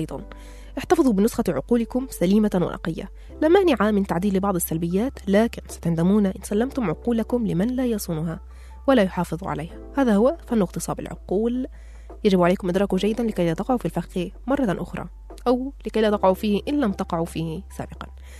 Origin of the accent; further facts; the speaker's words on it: Egypt; ودي فعلا حاجة صح علينا احنا كمصريين عموما يعني.